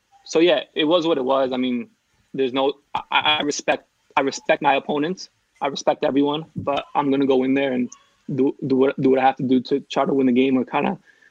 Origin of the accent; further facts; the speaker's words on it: New Jersey, United States; I think talking trash is kind of like instilled in me, like growing up in New Jersey, and like just it's just like I don't know. That's how we talk to each other.